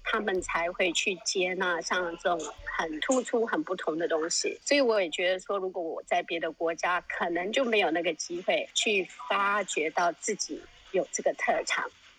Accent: Taiwan; now in United Kingdom; 所以其实我在台湾长大的时候，我很早就会自己去香港、去日本去旅游。

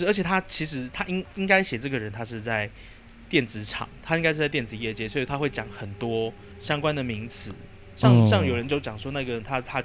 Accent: Kaohsiung, Taiwan; 因为我们都是高雄人，所以我们要来讲一下

